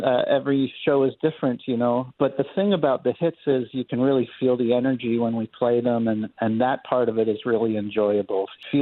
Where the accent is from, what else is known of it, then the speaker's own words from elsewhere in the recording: Canada; You know, we're from Canada, first of all.